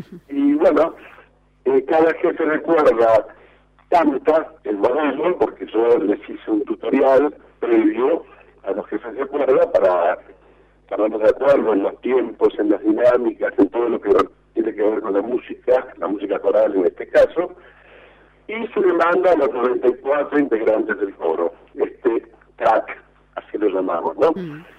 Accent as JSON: {"language": "Spanish", "country": "Uruguay", "said": "yo estoy acá en Uruguay, yo soy uruguayo."}